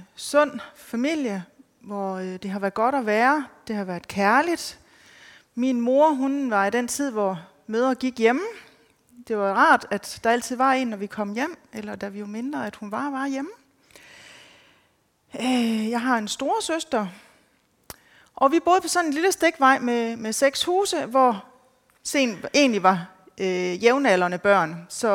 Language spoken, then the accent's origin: Danish; Hvidebæk, Zealand, Denmark; og vi er fra Hvidebæk. Vi blev kristne for 14 år siden